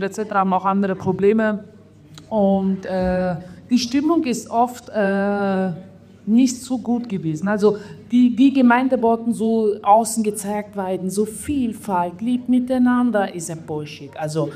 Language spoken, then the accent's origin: German; Vienna, Austria; ich bin in Wien aufgewachsen.